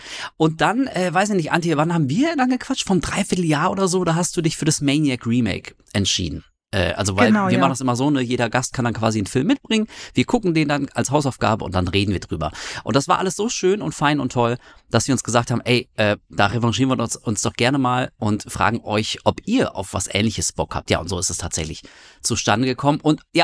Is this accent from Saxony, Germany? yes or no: no; Münster, North Rhine-Westphalia, Germany; damals in Münster zum Beispiel, wo ich geboren bin und die ersten Jahre meines Lebens gelebt habe